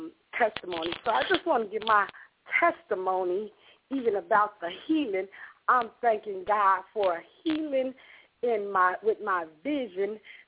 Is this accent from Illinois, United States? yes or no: yes; Chicago, Illinois, United States; I'm from Chicago.